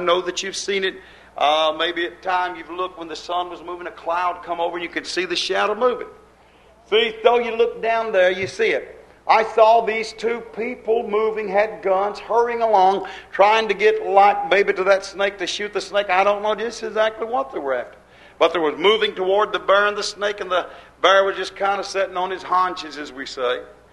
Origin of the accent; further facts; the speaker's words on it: United States; I say our president because I'm an American, that is, as by birth, I'm here in America